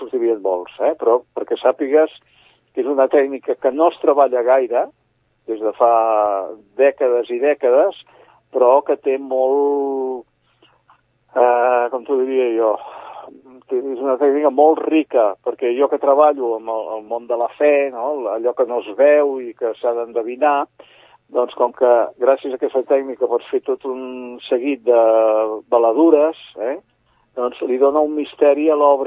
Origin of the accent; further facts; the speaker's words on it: Sant Cugat del Vallès, Catalonia, Spain; jo sóc de Sant Cugat, de Socarrel, de tota la vida, i nosaltres acostumem a ser una mica d'aquí